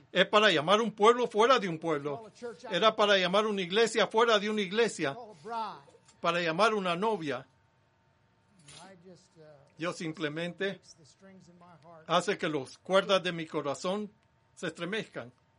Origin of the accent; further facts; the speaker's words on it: California, United States; moved away; Yo soy de California del Norte originalmente.